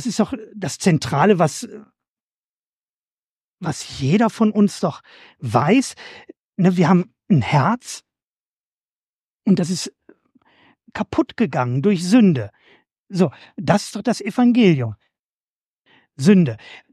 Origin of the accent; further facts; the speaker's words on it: Germany; Bei uns in Deutschland, im Westen, ist es eine Schuldkultur.